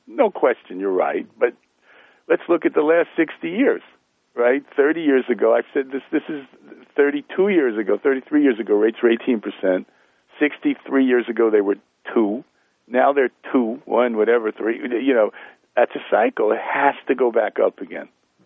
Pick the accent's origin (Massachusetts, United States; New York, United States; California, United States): New York, United States; Bronx; You know, look, I'm from the Bronx, so I understand stubborn.